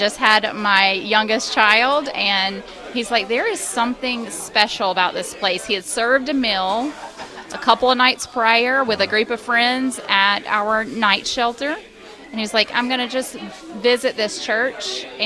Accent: Johnsville, South Carolina, United States; So I'm originally from Johnsville, South Carolina. I grew up on a farm where my mom still lives

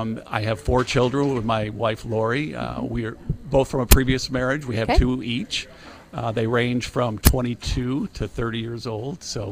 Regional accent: Auburn, New York, United States; So born and raised in Central New York, what's called the Finger Lakes region.

